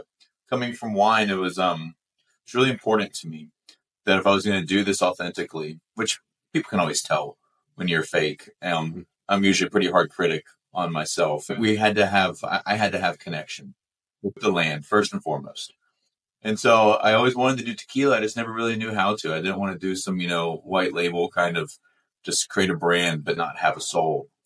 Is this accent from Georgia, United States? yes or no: yes; Georgia, United States; Made some wine, oddly enough, in my home state of Georgia over at Chateau Lawn